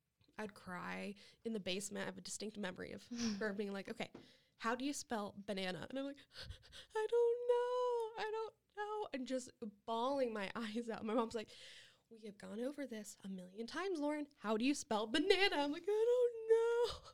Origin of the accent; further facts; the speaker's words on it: Nebraska, United States; because I grew up in Nebraska